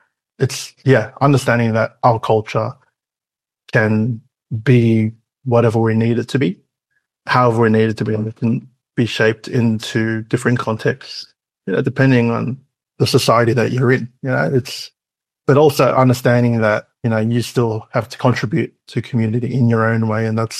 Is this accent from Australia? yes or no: yes; Sydney, New South Wales, Australia; It's a blessing growing up in Western Sydney because you get exposed to all these different cultures and it becomes like this melting pot.